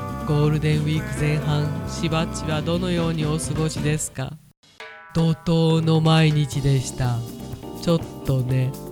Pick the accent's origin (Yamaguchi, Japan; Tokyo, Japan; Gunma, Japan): Tokyo, Japan; 4月の終わりに雪ってのは東京人としては驚きです。